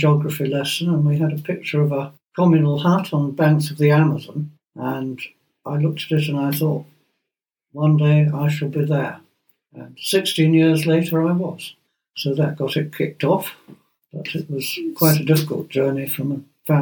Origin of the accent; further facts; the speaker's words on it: Ireland; Well, as an Irish peasant, I was always contrary by nature.